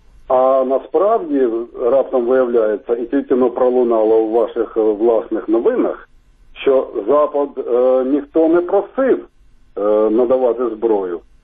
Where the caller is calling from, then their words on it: Kharkiv, Kharkiv Oblast, Ukraine; я з Харкова.